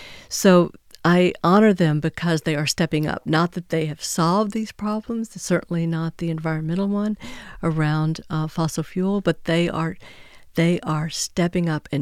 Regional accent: Texas, United States; my home state of Texas. Turns out if Texas were a country, we'd be the fifth largest wind producer in the entire world.

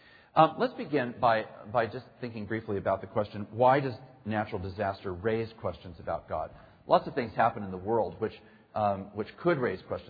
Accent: Yakima, Washington, United States; And when I was raised in Yakima, Washington, which ended up being one of the towns that was the most heavily blanketed with Mount St. Helens ash

